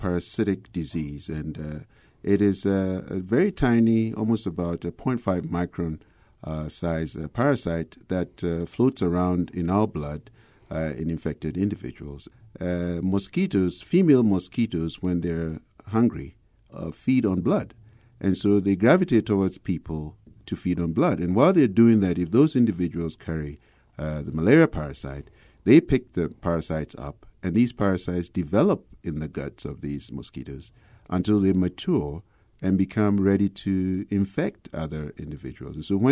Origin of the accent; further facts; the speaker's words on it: Ghana; I grew up in Ghana. It's a West African country with a population of about 20 million. And I grew up in a small town where they built a hydroelectric plant.